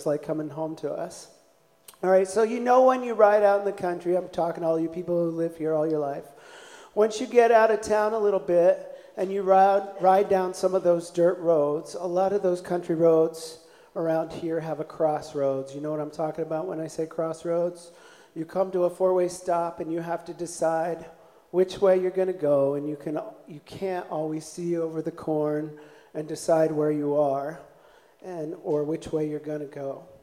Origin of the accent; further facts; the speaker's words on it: New Jersey, United States; also born or lived in Florida; now in South Dakota, United States; South Dakota reminds us a lot of the farm country we grew up in the Garden State.